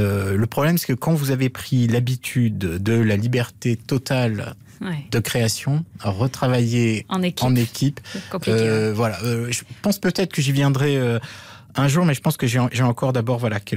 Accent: Antibes, Provence-Alpes-Côte d'Azur, France; tourner à Antibes, qui est ma ville natale

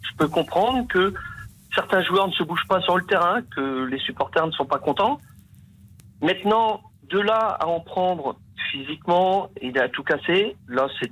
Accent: Lille, Hauts-de-France, France; alors pas de Marseille, puisque moi je suis de Lille, hein

